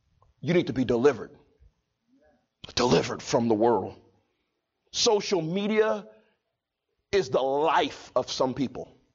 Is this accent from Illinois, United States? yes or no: yes; Chicago, Illinois, United States; Because I'm from Chicago and everything is flat. And everything's made out of concrete and bricks.